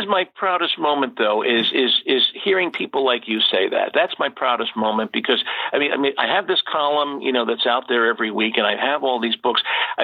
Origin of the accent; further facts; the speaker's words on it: Fairfield, United States; This was actually in my hometown of Fairfield.